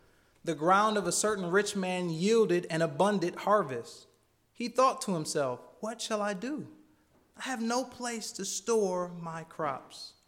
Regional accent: Michigan, United States; I know I grew up in Michigan, so it was very cold even when it wasn't wintertime.

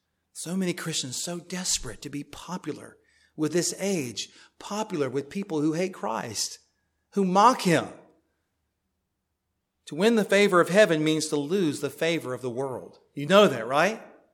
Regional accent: Florida, United States; I'm from Florida. It doesn't mean that Floridians get up and leave.

